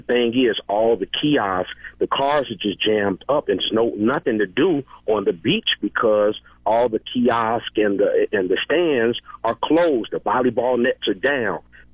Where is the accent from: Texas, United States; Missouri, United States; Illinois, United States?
Illinois, United States; Chicago; I'm from Chicago. I went to school in the city, went to university in my home city.